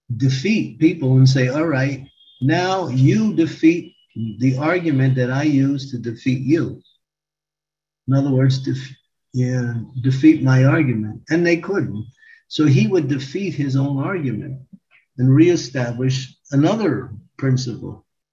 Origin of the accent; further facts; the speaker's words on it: India; I grew up in India, and we all knew about Krishna. We grew up in our families, and we would honor Krishna. We would go to the temple of Krishna.